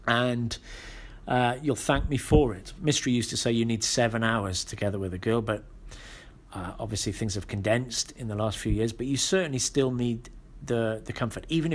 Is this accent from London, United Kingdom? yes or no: no; Wales, United Kingdom; or I say I'm from Wales, I used to teach children, now I do this.